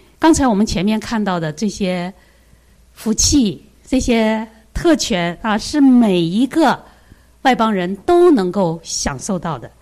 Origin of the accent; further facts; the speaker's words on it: China; 我们中国人啊，向来呢没办法亲近神